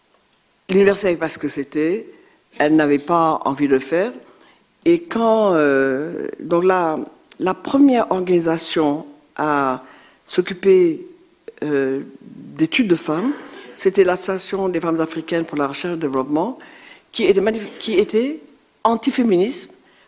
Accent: Senegal; Je viens du Sénégal. J'étais à l'université Charanta Diop de Dakar.

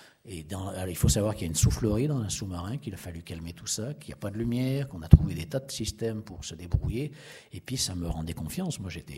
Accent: France; Je veux dire, je suis français, c'est peut-être pas la peine de montrer tous les systèmes de verrouillage de l'arme atomique

